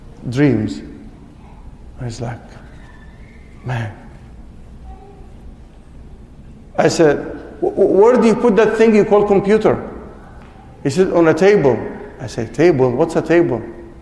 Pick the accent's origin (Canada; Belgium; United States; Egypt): Egypt; moved away as an adult; also born or lived in Kuwait; where are you from? I said, an Egyptian in Kuwait. I was teaching at the university in Kuwait at that time.